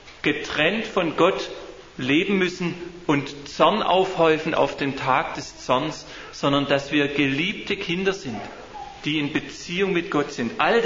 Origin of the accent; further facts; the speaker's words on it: Bietigheim-Bissingen, Baden-Württemberg, Germany; von der Gemeinde in Bietigheim-Bissingen, wo ich herkomme.